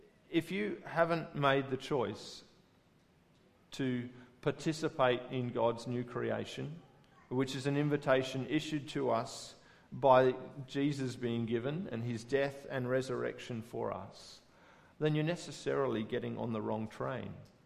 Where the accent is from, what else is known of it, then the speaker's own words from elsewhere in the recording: Chapel Hill, Queensland, Australia; also born or lived in Sydney; I grew up in Chapel Hill, which is a hilly suburb with no trains. Except for our time in Sydney, as a couple, we never really lived anywhere close enough to a train line to make regular use of it.